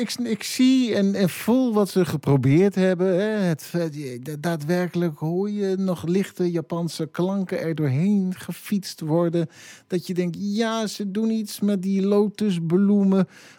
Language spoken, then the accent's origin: Dutch; Netherlands; vinden wij als Nederlanders dan.